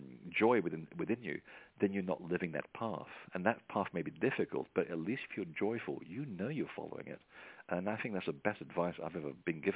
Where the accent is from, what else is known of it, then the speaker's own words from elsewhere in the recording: England, United Kingdom; I'm English, I can say this